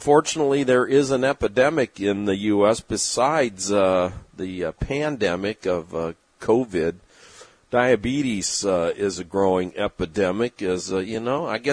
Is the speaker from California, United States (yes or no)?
yes; San Diego, California, United States; It's not the same San Diego that I grew up in, and now I'm over here, surrounded by shrimp